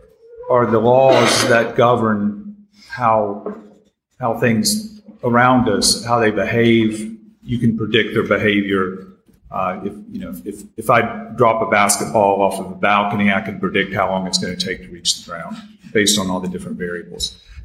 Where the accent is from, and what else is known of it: Cary, North Carolina, United States; born or raised there; also born or lived in Hickory, United States